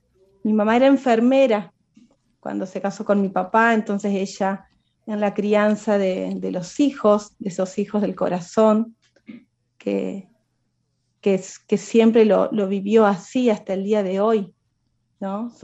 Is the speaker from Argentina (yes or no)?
yes; Paraná, Entre Ríos, Argentina; nací en Paraná, bueno, en la provincia de Entre Ríos. Bueno, nací, tengo 38 años, así que bueno, muy pronto va a cumplir 39. Y bueno, siempre he vivido en Paraná